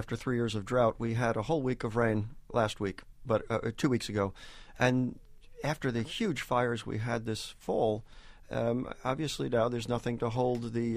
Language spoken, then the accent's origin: English; Peekskill, New York, United States; I grew up in Peekskill